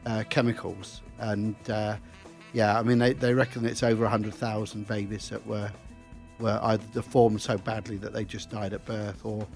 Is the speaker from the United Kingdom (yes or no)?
yes; Winchester, South East England, United Kingdom; born there; also born or lived in Bedfordshire; I was born in Winchester, the former capital of England.